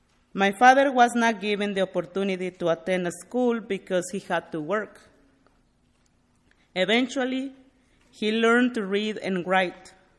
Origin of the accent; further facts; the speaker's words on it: Aguascalientes, Mexico; now in Goshen, United States; I'm from Mexico. My hometown is Aguascalientes. I arrived here in Goshen in 1998. I settled here, and since then, I have lived in the same house on 13th Street.